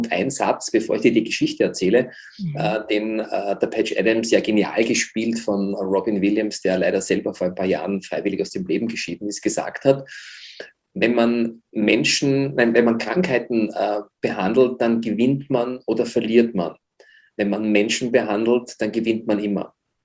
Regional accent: Vienna, Austria; Also ich bin ein waschechter Wiener mit einem Vater, der aus Polen kam. Meine Mutter kam aus dem Burgenland, ein kleines Bundesland bei uns, und so ein Mischmasch

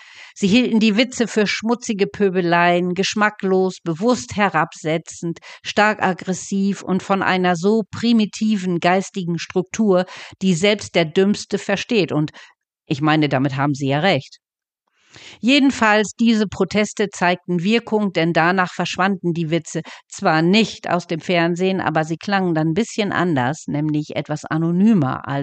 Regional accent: Lower Saxony, Germany; da gab es bei uns in Ostfriesland die friesische Freiheit

